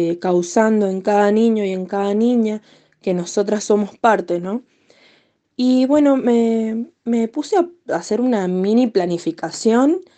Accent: Mendoza, Argentina; Soy de Mendoza

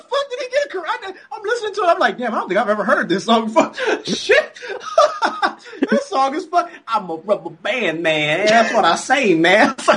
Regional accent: Compton, California, United States; Hey, I grew up in Compton. I know this shit.

